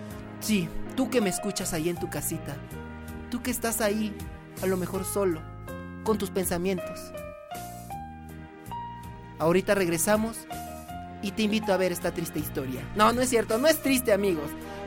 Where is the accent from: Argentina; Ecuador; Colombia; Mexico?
Mexico; yo tengo una manera muy peculiar de hablar, no hablo como un mexicano normal, tal vez